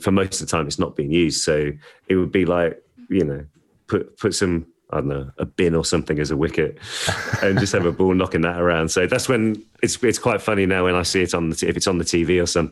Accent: Birmingham, West Midlands, United Kingdom; So I grew up in North Birmingham.

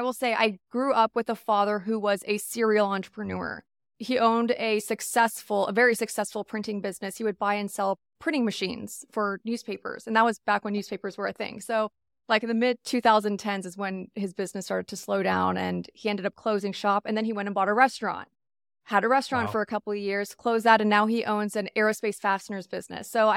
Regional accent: Texas, United States; I was born and raised here in Dallas-Fort Worth. So I was like, great, I get to go back home.

